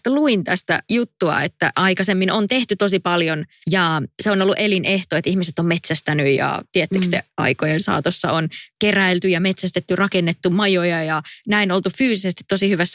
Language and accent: Finnish; Eno, North Karelia, Finland; Mutta sieltä, mistä mä oon kotoisin Enosta, niin sun pitää oikeasti kävellä aika pitkä matka